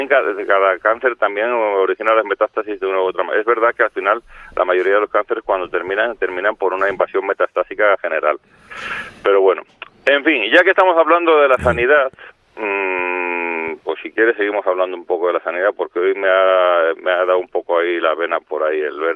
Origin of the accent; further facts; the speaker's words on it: Castile and León, Spain; Castilla y León, que es de donde yo vengo y yo lo sé por mis padres que están allí